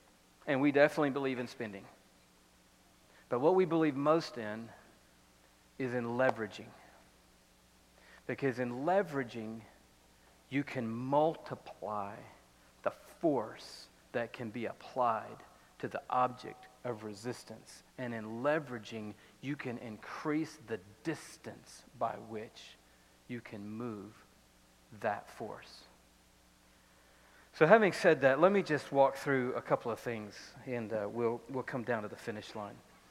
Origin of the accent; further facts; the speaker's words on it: Atlanta, Georgia, United States; when I was growing up in Atlanta